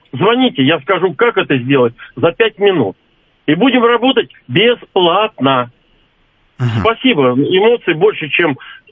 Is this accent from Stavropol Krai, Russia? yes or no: no; Moscow, Russia; Я из Москвы